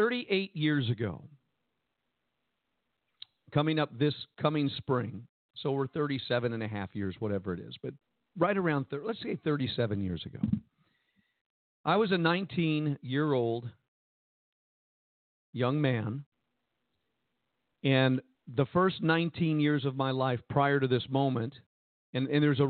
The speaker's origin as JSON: {"language": "English", "region": "New Jersey", "country": "United States", "said": "I was Italian. I was from New Jersey."}